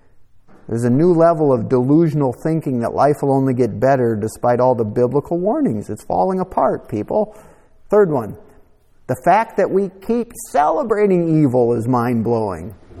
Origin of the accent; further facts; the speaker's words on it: Minneapolis, Minnesota, United States; a few miles from where I grew up in Minneapolis.